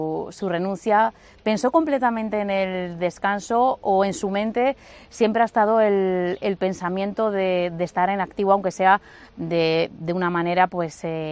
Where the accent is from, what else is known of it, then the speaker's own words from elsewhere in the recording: Valladolid, Castile and León, Spain; Los vallesoletanos no somos tan secos como dicen